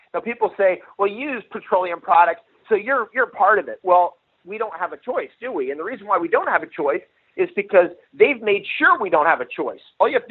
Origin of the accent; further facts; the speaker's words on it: United States; I grew up on the Missouri River. We used to jump into the Missouri River when I was a kid with life preservers on, float down the river for 2 miles in the middle of the night